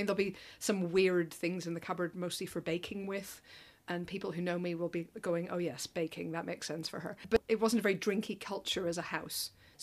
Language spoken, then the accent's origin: English; Northern Ireland, United Kingdom; I come from Northern Ireland as well, which ditto.